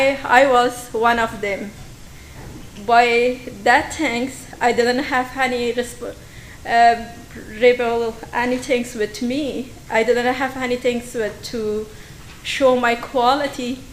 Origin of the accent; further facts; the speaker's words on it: Afghanistan; English is a second language; now in United States; I am from Afghanistan. I came to America since 2016. When I came to from Afghanistan, direct, I came to Engine and Nineveh as a student.